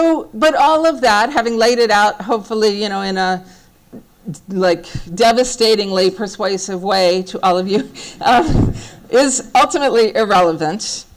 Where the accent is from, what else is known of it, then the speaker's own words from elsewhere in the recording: California, United States; My home state of California just added a gratuitous anti-gay provision to our state constitution.